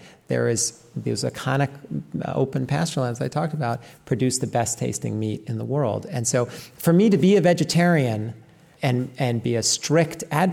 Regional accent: New York, United States; because I come from the Lower Hudson Valley.

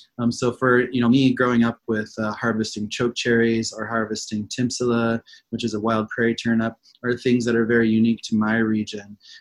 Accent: South Dakota, United States; So for my area where I grew up in South Dakota, the Lakota, we were utilizing a lot of game meat.

